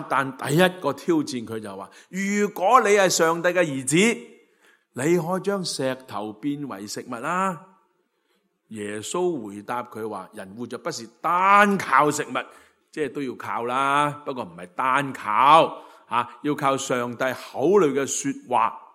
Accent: Hong Kong; 因为我哋香港人而家唔鍾意读嗰啲唔使交学费嗰啲学校㗎嘛

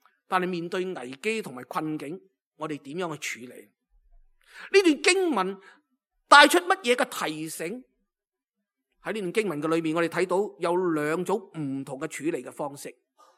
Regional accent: Hong Kong; 我哋香港人咧，呢十几年咧，特别呢几年咧，我哋都常常缅怀过去嘅

